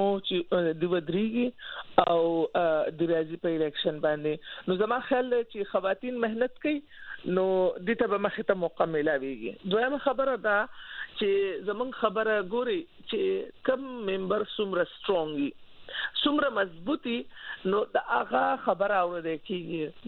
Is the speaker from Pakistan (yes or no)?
yes; Swat, Khyber Pakhtunkhwa, Pakistan; زه د سوات نه یم